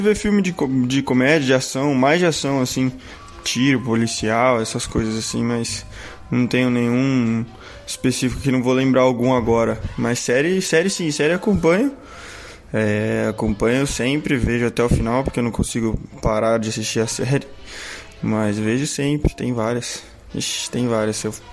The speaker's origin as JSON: {"language": "Portuguese", "country": "Italy", "said": "carbonara, italiano, né, já que eu sou italiano."}